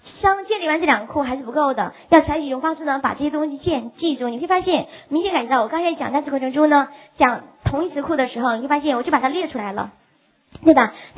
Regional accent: China; 这个不止我们中国人是这样子

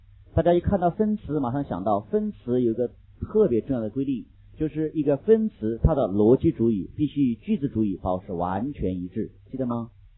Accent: China; 对于我们中国人来讲，有30%多的是肌肉已经很不错了

